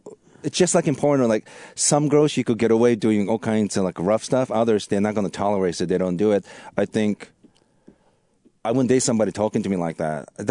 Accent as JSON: {"language": "English", "country": "Japan", "tie": "born or raised there", "lives_now": "United States", "said": "I grew up in Japan"}